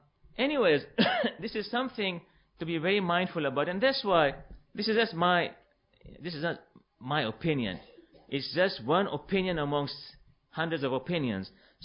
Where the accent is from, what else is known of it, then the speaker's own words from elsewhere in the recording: United States; but I, as an American who's sitting here and listening to television